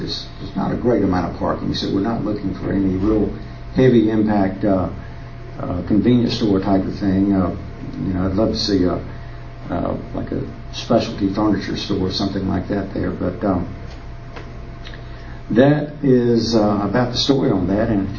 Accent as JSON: {"language": "English", "town": "Cary", "region": "North Carolina", "country": "United States", "said": "Blair Commercial Realty. I'm from Cary."}